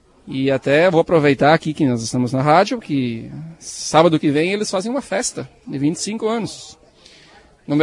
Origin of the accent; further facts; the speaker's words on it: São Domingos do Sul, Rio Grande do Sul, Brazil; Eu sou natural de São Domingos do Sul, moro lá.